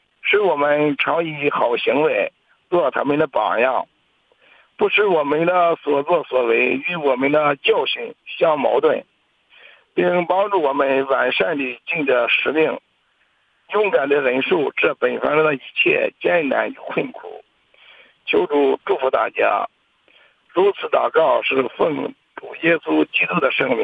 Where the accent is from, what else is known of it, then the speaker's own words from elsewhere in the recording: Shandong, China; 我是山东的